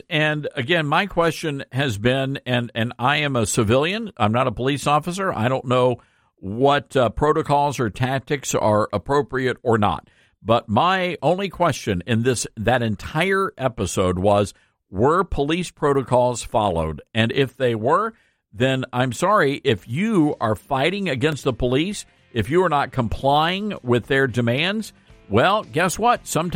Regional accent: Memphis, Tennessee, United States; I love Memphis. Of course, it's my hometown, but such great people here.

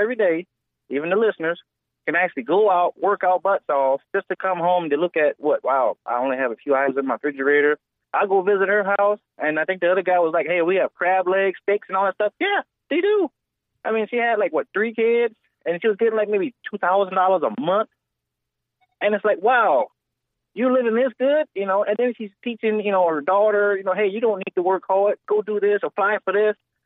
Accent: New Orleans, Louisiana, United States; I'm from New Orleans, by the way.

